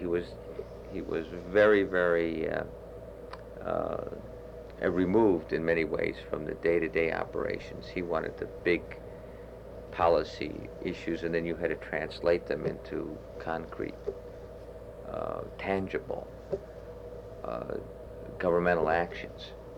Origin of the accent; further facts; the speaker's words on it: Detroit, Michigan, United States; moved away as an adult; now in Baltimore, United States; I'm not a native Baltimorean. I came here from Detroit to work for the Sun in early 1963, although I do have many ties to Baltimore.